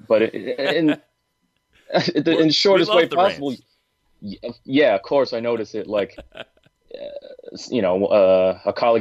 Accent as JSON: {"language": "English", "town": "Long Island", "region": "New York", "country": "United States", "tie": "born or raised there", "said": "I grew up in Long Island in New York"}